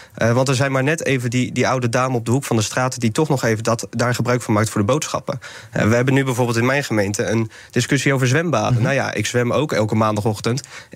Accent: Westland, South Holland, Netherlands; Ik kom zelf uit Westland, zit midden in de Randstad, heeft ook problemen met het openbaar vervoer.

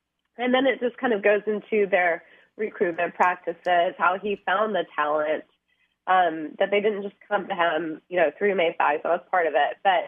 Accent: Nashville, Tennessee, United States; And I grew up in Nashville, where the Tiger Bells are from

